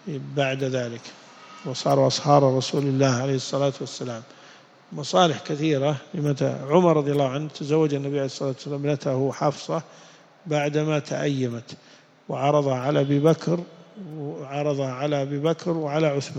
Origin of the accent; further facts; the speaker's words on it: Najd, Saudi Arabia; يسمونه زوج الابنة عندنا في نجد الخال، يسمونه خال